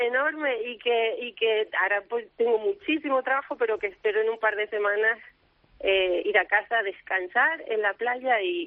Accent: Canary Islands, Spain; De Canarias, Gran Canaria.

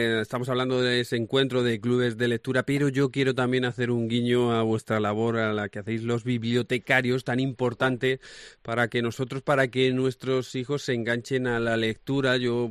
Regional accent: Villanueva de los Infantes, Castilla-La Mancha, Spain; de María Ángeles en mi pueblo, en Infantes

